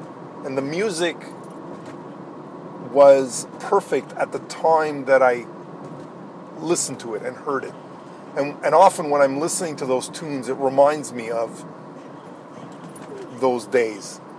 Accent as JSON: {"language": "English", "town": "Laval", "region": "Quebec", "country": "Canada", "tie": "born or raised there", "said": "I'm basically going through my hometown, my old hometown of Laval West."}